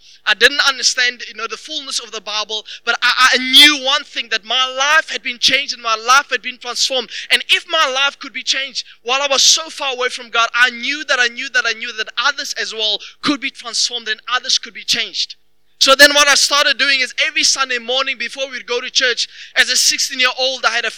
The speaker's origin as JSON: {"language": "English", "region": "Free State", "country": "South Africa", "tie": "born or raised there", "said": "I grew up without a father. And in the Free State, the place that I grew up in Valcom was actually a very gang-infested area."}